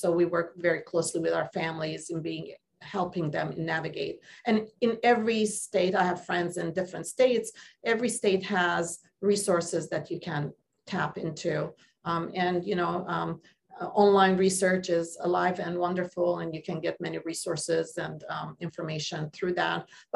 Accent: Jerusalem, Jerusalem District, Israel; I'm Armenian and I grew up in Jerusalem.

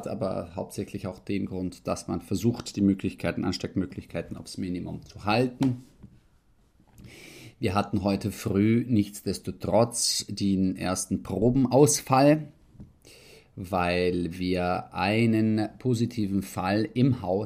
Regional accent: Rome, Lazio, Italy; now in Vienna, Austria; Ich bin Italiener und Deutscher, in Italien geboren und in Italien aufgewachsen, genauer gesagt in Rom.

